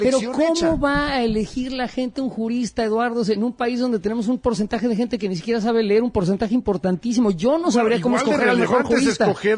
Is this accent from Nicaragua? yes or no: no; Mexico City, Mexico; yo también ñereo de vez en cuando, soy de la Ciudad de México